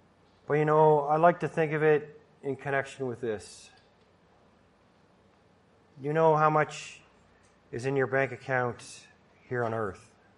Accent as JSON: {"language": "English", "country": "Canada", "lives_now": "United States", "said": "Well, I'd never taken the pledge because I'm from Canada."}